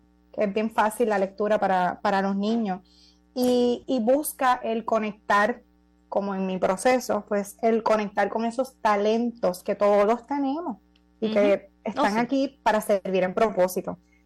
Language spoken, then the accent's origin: Spanish; Puerto Rico; aquí como puertorriqueña